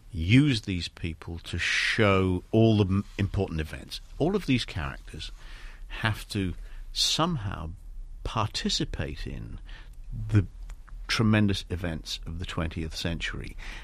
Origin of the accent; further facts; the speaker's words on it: London, United Kingdom; accent: North London; also born or lived in Wales; my parents, like all sensible Welsh people, moved to London. And so I learned, I was brought up in North London, and that's why I speak with a North London accent.